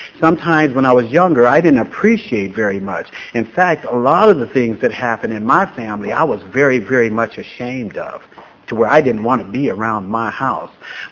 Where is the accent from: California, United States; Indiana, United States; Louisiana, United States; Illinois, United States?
California, United States; San Diego; Like I said, I grew up in San Diego